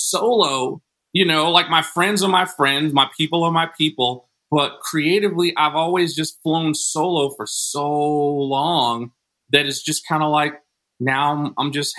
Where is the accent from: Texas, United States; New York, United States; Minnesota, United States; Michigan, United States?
New York, United States; also born or lived in Newport News, Virginia; keep in mind, I'm from New York, but I finished high school my last 2 years. I finished high school in Virginia.